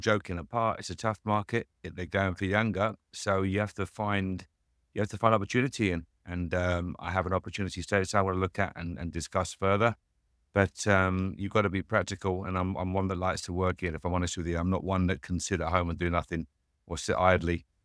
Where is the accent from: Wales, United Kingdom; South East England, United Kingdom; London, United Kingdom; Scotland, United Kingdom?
London, United Kingdom; I was a London boy, born and bred in London.